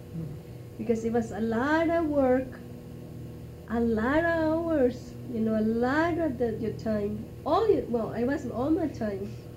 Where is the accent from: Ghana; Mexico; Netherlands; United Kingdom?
Mexico; English is a second language; now in United States; when I came from Mexico, I was I wasn't planning to be a farm worker.